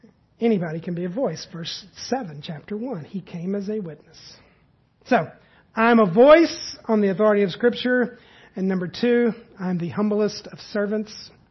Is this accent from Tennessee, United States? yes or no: yes; Tennessee, United States; I'm from East Tennessee. When I hear wilderness, I think woods.